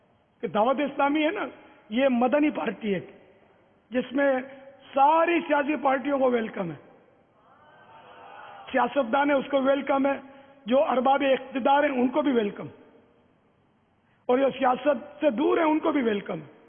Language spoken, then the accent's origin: Urdu; Karachi, Sindh, Pakistan; born there; میری تو پیدائش ہی پاکستان میں ہوئی ہے. باب المدینہ میں پیدا ہوا ہوں. پاکستان بننے کے بعد سن 50 میں یا 51 میں اس طرح کچھ ہے میری پیدائش باب المدینہ.